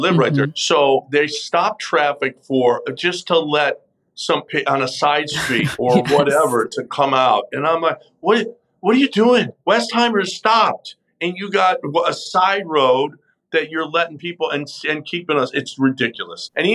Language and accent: English; Chicago, Illinois, United States; We grew up in Chicago though